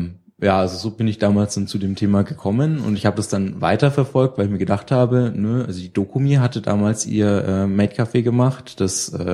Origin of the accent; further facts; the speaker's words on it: Bavaria, Germany; Ja, also ich komme aus der Nähe von Würzburg, ein kleines Dorf irgendwo in den hintersten Winkeln des Main-Spessarts.